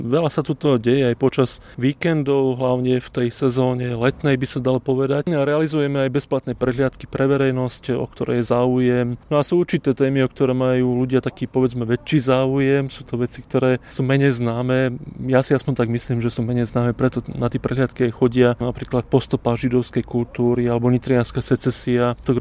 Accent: Nové Sady, Nitra Region, Slovakia; now in Nitra, Slovakia; Ja pochádzam z Nových Sadov, je to taká dedinka 15 km od Nitry. Tam som prežil 30 rokov, no a odvtedy vlastne od mojich 30 rokov žijem v Nitre.

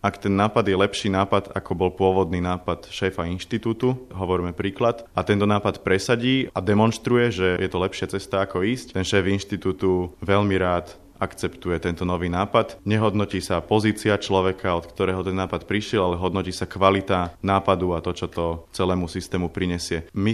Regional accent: Bratislava, Bratislava Region, Slovakia; Som z Bratislavy

